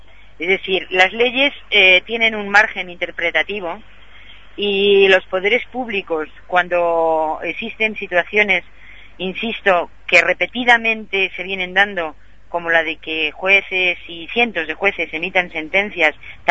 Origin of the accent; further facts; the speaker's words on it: Spain; como mujer española, una a veces se siente un poco frustrada